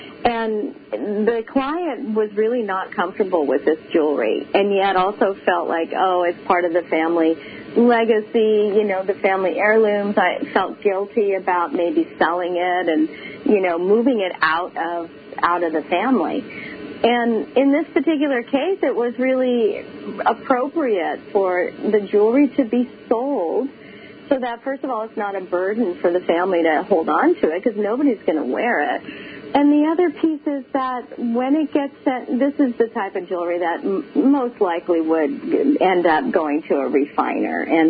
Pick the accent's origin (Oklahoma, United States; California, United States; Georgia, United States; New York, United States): New York, United States; Herkimer; I come from Herkimer, New York, years ago